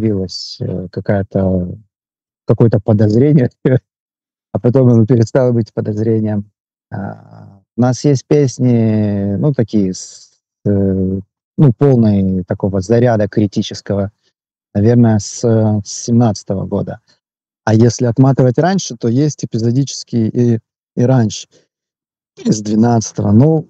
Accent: Russia; moved away as an adult; Я уезжал из России полным негодования, разочарования, злости на то, как ведут себя мои соотечественники

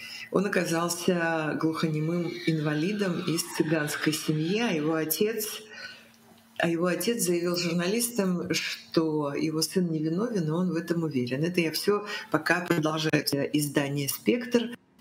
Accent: Ural, Russia; Причем я сама родом с Урала

